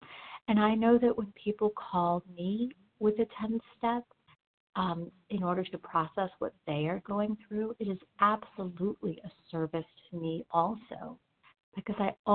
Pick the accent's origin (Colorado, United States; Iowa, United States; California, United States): Colorado, United States; Denver; now in Florida, United States; I'm from Denver and also calling from Florida this morning.